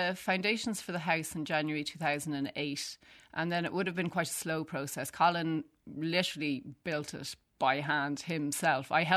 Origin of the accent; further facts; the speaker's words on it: Dublin, Leinster, Ireland; I grew up in Dublin